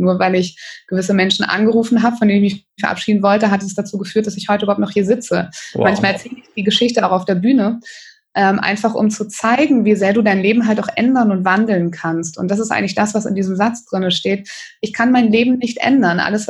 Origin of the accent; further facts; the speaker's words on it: Northern Germany, Germany; Ich komme ja aus Norddeutschland.